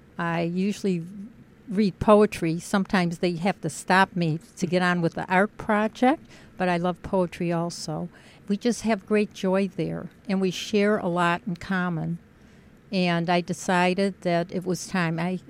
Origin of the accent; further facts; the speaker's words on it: Detroit, Michigan, United States; I love the community. I grew up in Detroit.